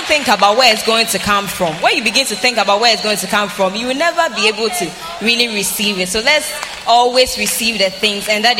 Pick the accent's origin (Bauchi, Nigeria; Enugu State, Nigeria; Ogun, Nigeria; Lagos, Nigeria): Lagos, Nigeria; I'm from Lagos.